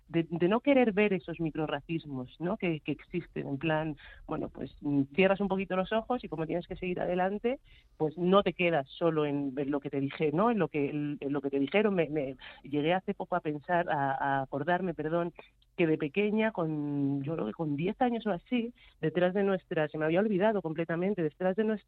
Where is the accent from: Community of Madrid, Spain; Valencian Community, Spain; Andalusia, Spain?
Community of Madrid, Spain; Madrid; he nacido en Madrid, mis padres son de lo que es ahora Guinea Ecuatorial, de Malabo, y a mí, bueno, pues yo me considero que soy española, estoy encantada, ¿no?, y muy orgullosa de ser negra, de ser afro